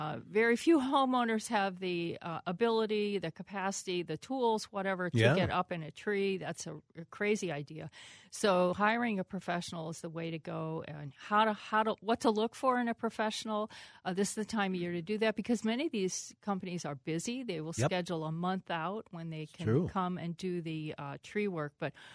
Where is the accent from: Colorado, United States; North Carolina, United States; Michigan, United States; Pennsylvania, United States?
Pennsylvania, United States; born or raised there